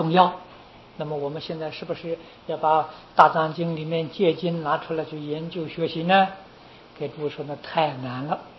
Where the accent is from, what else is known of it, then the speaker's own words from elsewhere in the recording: China; 拿这个来代替戒律啊，这是我们中国人东西啊。